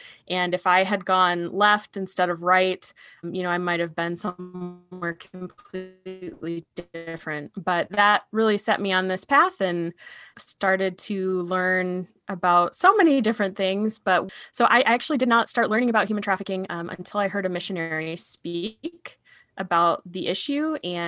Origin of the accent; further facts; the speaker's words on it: Michigan, United States; I grew up in Michigan and, you know, I don't know, was the firstborn of my family.